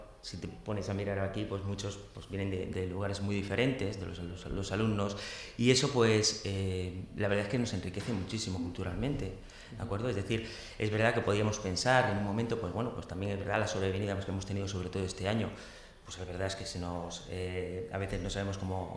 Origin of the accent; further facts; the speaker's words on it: Andalusia, Spain; moved away; yo vengo de un pueblo de Andalucía, yo vine aquí un poco para volverme en cuanto pudiera y me enamoré del centro